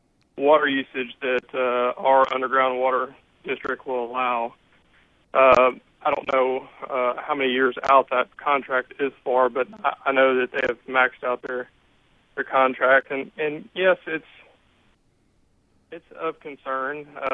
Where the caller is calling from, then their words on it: Gonzales, Texas, United States; Well, I'm calling from Gonzales, Texas